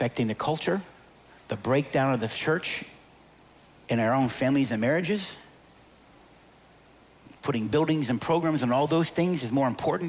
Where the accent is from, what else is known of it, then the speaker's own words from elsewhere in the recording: United States; Very sad, because I'm an American. I love this country and what it has stood for.